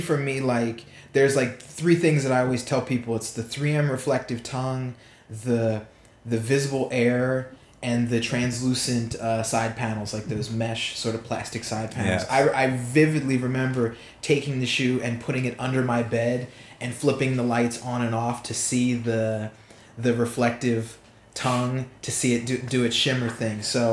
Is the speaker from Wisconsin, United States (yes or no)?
no; Pennsylvania, United States; I was raised in right outside of Philadelphia and raised by a single parent.